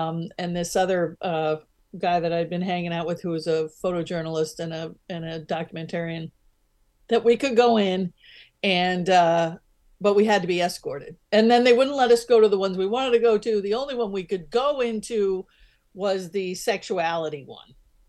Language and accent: English; Pennsylvania, United States; these big names that come to town, I'm from Pennsylvania, these big names that come to town, we're just not that interested in those.